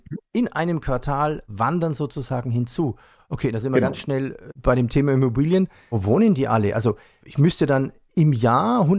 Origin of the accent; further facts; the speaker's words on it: Germany; das fand ich als Deutscher sehr spannend